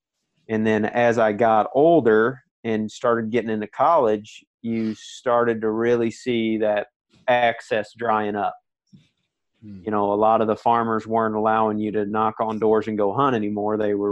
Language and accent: English; Paris, Missouri, United States; I'm from Paris, Missouri. It's a very small town in Northeast Missouri. It's a rural community.